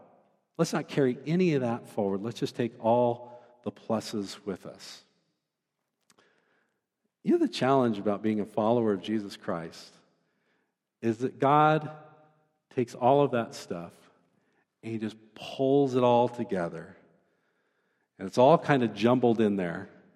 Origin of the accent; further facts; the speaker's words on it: Oregon, United States; Now, when I was younger, I grew up in Oregon, and if you've ever been to Oregon